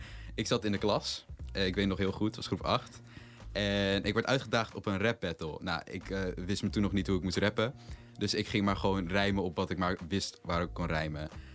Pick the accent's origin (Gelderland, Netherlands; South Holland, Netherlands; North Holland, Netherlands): North Holland, Netherlands; Zandvoort; also born or lived in Haarlem; ik ben geboren in Haarlem en ik ben opgegroeid in Zandvoort. Maar de laatste tijd ben ik wel heel vaak in Amsterdam. Dus ik kan wel zeggen dat ik een beetje wat van op heb gepikt.